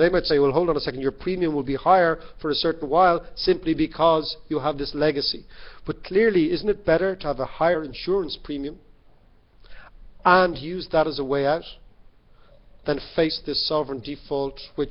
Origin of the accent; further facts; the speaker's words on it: Ireland; And that is something that, as an Irish person, an Irish man, whatever you, citizen, it's something that is a disaster for us.